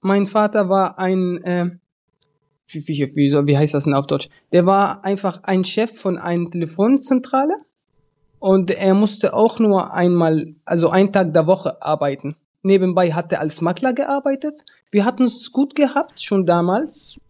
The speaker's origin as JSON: {"language": "German", "country": "Syria", "lives_now": "Germany", "said": "Ich komme ursprünglich aus Syrien."}